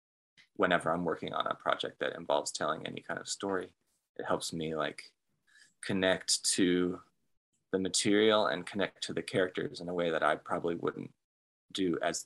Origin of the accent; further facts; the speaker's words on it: Dallas, Texas, United States; also born or lived in Kansas; And it could absolutely have something to do with growing up in Dallas. My family didn't move to Texas until I was 10 years old. Before that, we were in Kansas. So I'm not a Texas native, but all those formative years I spent in Dallas